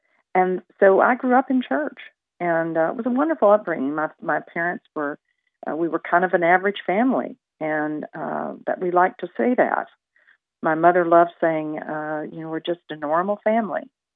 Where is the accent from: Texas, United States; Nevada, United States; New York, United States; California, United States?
Texas, United States; San Angelo; I was born and raised in a small town in West Texas called San Angelo. It's out in ranch country where I was raised among cattle and sheep and goats.